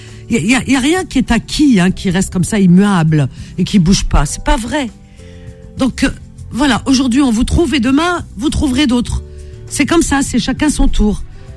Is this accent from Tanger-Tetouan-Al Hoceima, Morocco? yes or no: no; Marrakesh, Marrakesh-Safi, Morocco; Je ne sais même pas le magicien de Paris, je suis de Marrakech.